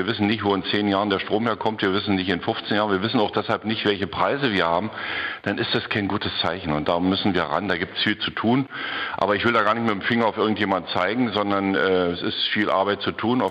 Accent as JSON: {"language": "German", "region": "Brandenburg", "country": "Germany", "said": "Natürlich sind wir Brandenburger ja auch nicht immer nur zufrieden gewesen"}